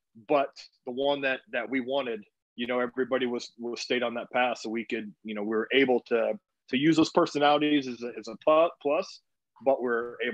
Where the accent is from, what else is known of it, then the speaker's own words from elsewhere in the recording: Houston, Texas, United States; I mean, I grew up in Houston, so I grew up a huge, you know, Astro.